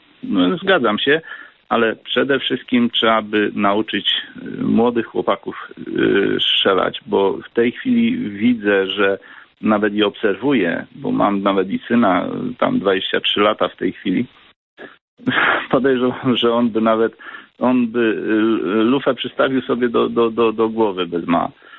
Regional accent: Kielce, Świętokrzyskie Voivodeship, Poland; No, co prawda jestem z Kielc, ale powiem tak.

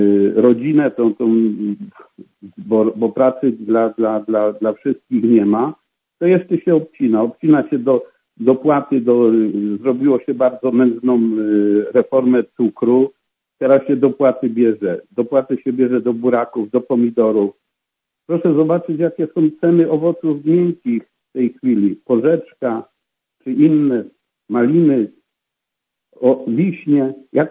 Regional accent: Greater Poland Voivodeship, Poland; Ja jestem z Wielkopolski, a też z południowej Wielkopolski, gdzie te gospodarstwa wcale nie są duże.

